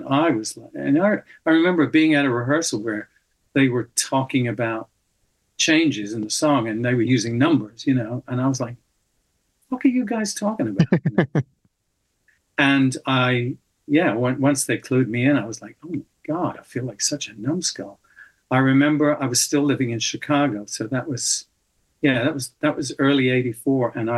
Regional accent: United Kingdom; I'm British, so I'm very reserved about my abilities.

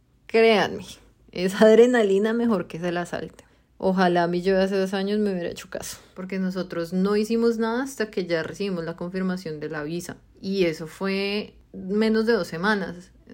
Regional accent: Colombia; moved away; nosotros salimos de Colombia hechos un mar de lágrimas y mocosos

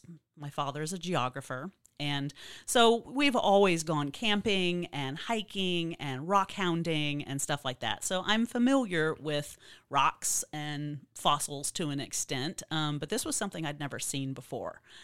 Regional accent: Austin, Texas, United States; I grew up in Austin. I'm not originally from Austin, sadly. I'm seventh generation Texan

